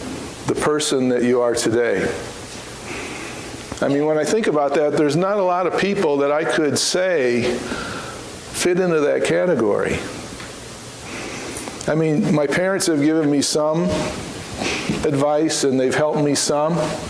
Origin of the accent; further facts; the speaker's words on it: Iowa, United States; At the University of Iowa, you have to forgive me for going there, but I'm from Iowa originally, and we're Hawkeyes.